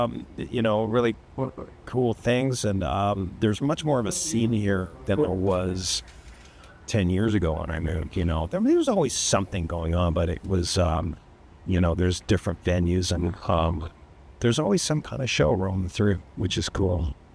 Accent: Toronto, Ontario, Canada; also born or lived in Florida; now in Los Angeles, United States; I grew up in Toronto, and then from there, went to Florida for 8 years.

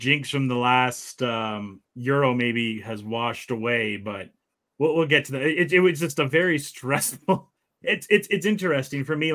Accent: Canada; it's so nice to root for both your teams at the same time, being an English Canadian

